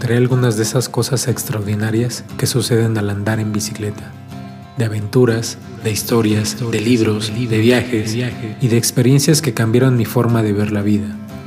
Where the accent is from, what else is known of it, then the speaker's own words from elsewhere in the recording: Mexico City, Mexico; yo ando en bicicleta casi todos los días en mi ciudad natal, la gran Ciudad de México